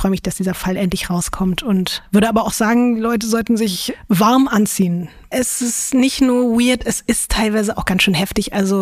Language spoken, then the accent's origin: German; Berlin, Germany; Und ich komme auch aus Berlin.